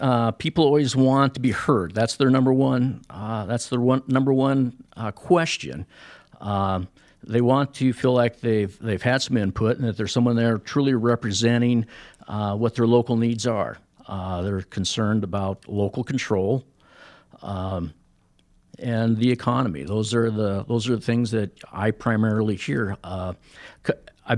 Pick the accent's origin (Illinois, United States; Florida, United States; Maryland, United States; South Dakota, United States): South Dakota, United States; Belle Fourche; I was born in Belle Fourche, lived on a ranch out at Union Center for a number of years, and currently live just north of Sturgis, kind of in between Sturgis and Whitewood.